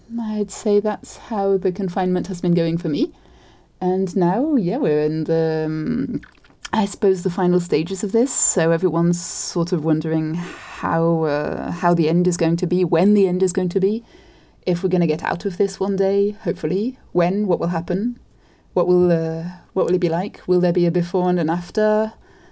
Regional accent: United Kingdom; now in France; and I'm British. I live in France

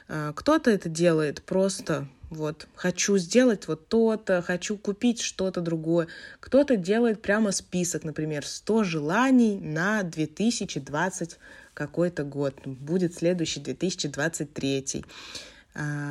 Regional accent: Moscow, Russia; Я из Москвы, поэтому я не буду рассказывать о Новом годе во всей стране. Я расскажу конкретно про свой город, про Москву

